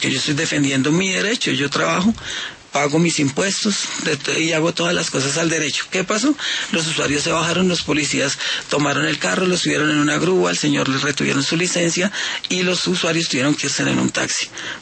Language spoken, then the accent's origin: Spanish; Colombia; el tema que todos conocemos como colombianos, nuestro problema es la corrupción.